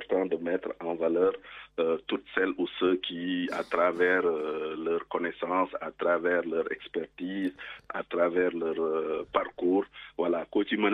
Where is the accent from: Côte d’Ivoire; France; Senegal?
Senegal; Dakar; born there; je suis né à la Médina, marché Tilène, la Judo. Le carrefour de tout un monde. Donc, nous avons des Guéwel, des Diola, des Ndiago, des Guinéens, des Tukulor, des Dara.